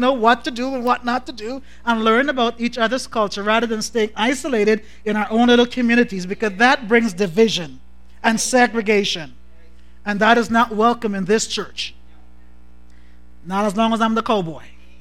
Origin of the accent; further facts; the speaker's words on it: Guyana; now in Canada; and I'm from Guyana, the best country in the world. All right. Yet still, both of us live in Canada, the almost best country in the world.